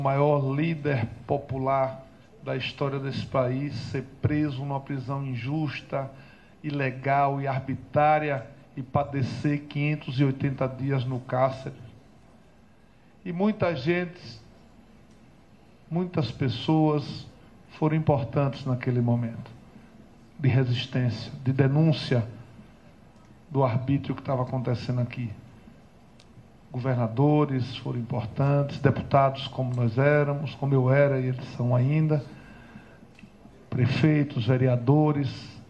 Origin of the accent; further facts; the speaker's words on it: Rio Real, Sergipe, Brazil; que eu sou sergipano de Rio Real, lá da.